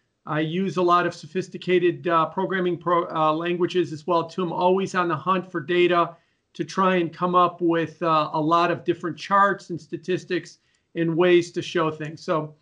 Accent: Chicago, Illinois, United States; I'm originally from Chicago.

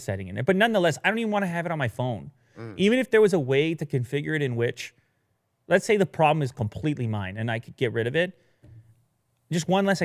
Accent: Canada; I'm a hockey player. Mm. I'm from Canada

